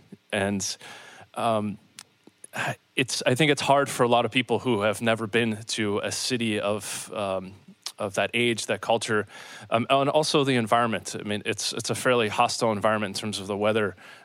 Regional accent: Pittsburgh, Pennsylvania, United States; You went through my hometown of Pittsburgh.

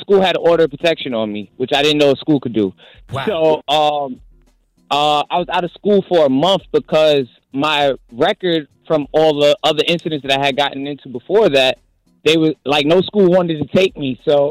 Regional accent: Bronx, New York, United States; I'm from the Bronx, New York, and basically I had gotten in trouble, had caught a charge, and they arrested me in school.

